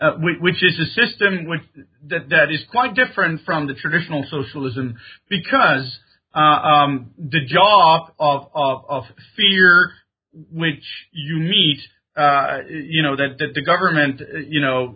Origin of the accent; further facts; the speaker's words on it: Sweden; I, as I said, I grew up in Sweden, so it was the same kind of feeling.